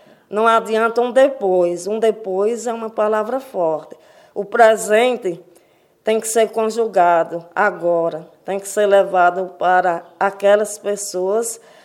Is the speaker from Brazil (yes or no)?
yes; Ceará, Brazil; Eu sou aqui mesmo de Vaz Alegre, nasci aqui … de Vicentina. Estudei praticamente no Crato, eu morava lá, estudava no Diocesano, no Santa Teresa.